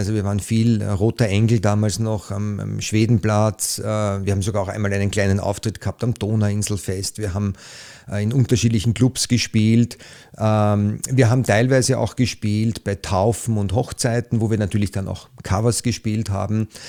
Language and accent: German; Liesing, Vienna, Austria; ich bin jetzt aus Liesing, da darf man ein bisschen Werbung machen